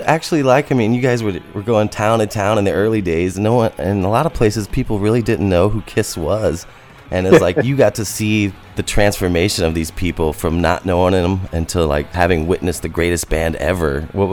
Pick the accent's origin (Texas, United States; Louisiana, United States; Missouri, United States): Missouri, United States; St. Louis; But, you know, I'm from St. Louis.